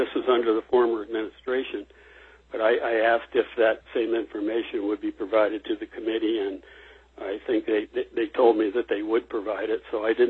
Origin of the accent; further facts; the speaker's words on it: Fairbanks, Alaska, United States; I'm from Fairbanks